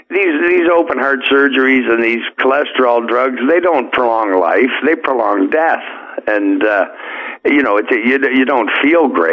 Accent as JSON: {"language": "English", "country": "Canada", "said": "You know, I'm a Canadian, but I'm kind of from Missouri, as they say, the show me state."}